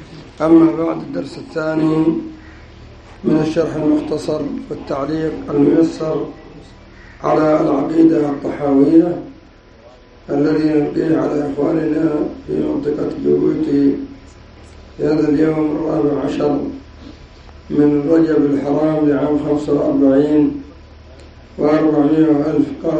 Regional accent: Yemen; كالرافضة الحوثية عندنا في اليمن، ينكرون المعراج ويثبتون الإسراء

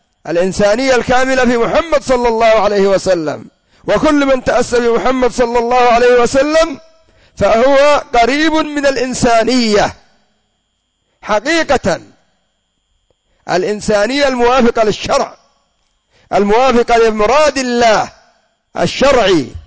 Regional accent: Yemen; وكان عندنا في اليمن مصنع لكن دمره الله

